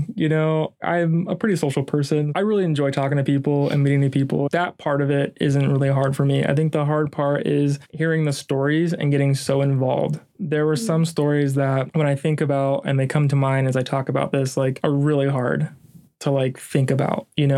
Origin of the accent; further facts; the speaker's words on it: the South, United States; I grew up in the South for middle school, high school, and being, you know, a little bit darker was always an issue. I've also experienced, you know, like as a gay man